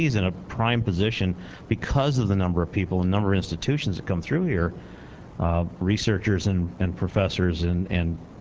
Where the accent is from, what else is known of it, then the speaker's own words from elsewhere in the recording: Kalamazoo, Michigan, United States; I'm from Kalamazoo, Michigan, and Western Michigan University is one of the PhysTech schools that's actually financially supported.